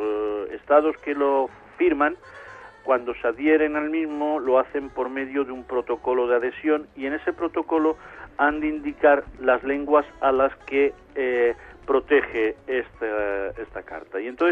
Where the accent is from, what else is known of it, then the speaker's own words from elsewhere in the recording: Spain; Nosotros somos españoles, nosotros somos gitanos.